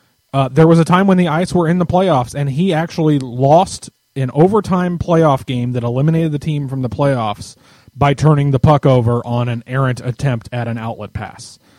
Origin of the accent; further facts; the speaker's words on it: Indianapolis, Indiana, United States; When I was a kid, I've mentioned before, I grew up in Indy